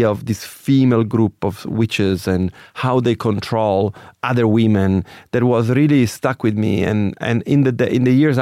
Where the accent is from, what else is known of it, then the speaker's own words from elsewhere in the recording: Sicily, Italy; One was I was growing up in Sicily. So Sicily is a very contrast country.